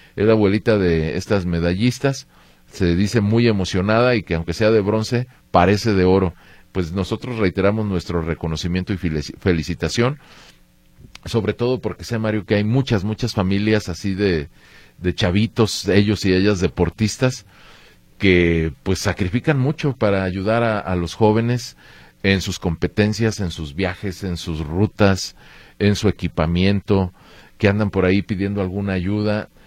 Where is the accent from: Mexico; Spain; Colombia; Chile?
Mexico; He vivido toda mi vida en México, desde que tengo uso de razón, será desde los 12 años